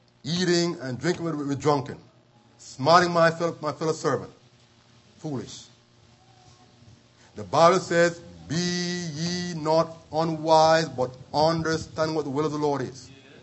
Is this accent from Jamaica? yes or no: yes; Jamaica; little children in back in our country, Jamaica, or was born and raised in Jamaica.